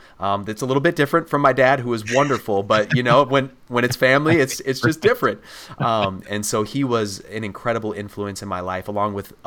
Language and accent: English; Illinois, United States; I went to Lutheran grade schools, and then we only had a public high school in my town where I grew up in Illinois.